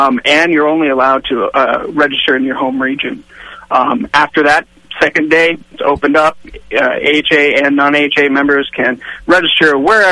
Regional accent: Portland, Oregon, United States; As you know, I'm from Portland. We have probably one of the greater beer cultures here in the United States around here

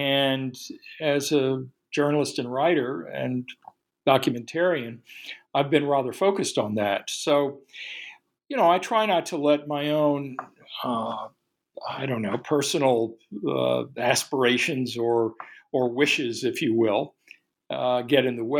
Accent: New Orleans, Louisiana, United States; Yeah, I grew up in New Orleans in the 1950s. I'm a native.

